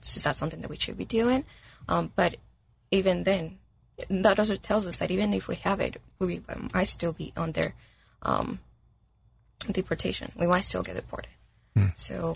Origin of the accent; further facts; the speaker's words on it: Mexico; I'm from Mexico.